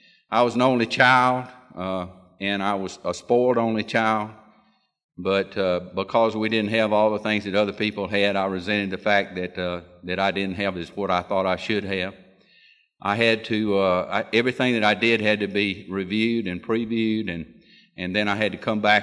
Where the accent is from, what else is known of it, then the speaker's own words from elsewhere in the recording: Georgia, United States; born there; I was born outside of Columbus, Georgia, in a rural atmosphere.